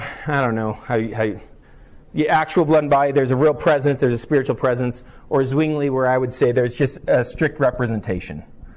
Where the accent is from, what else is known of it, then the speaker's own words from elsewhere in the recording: Germany; I grew up in Germany.